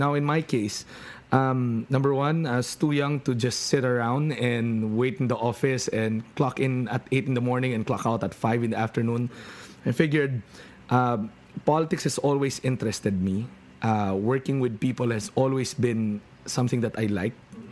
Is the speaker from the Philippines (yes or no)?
yes; Valenzuela, Metro Manila, Philippines; See, growing up in Valenzuela, you'd always see these things that you'd always say, why can't they think of a solution for this?